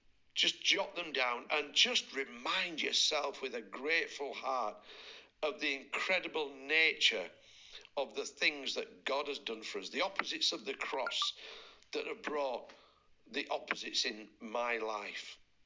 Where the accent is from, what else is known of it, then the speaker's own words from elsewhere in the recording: United Kingdom; As British people, we understand what that means and we understand what the role is.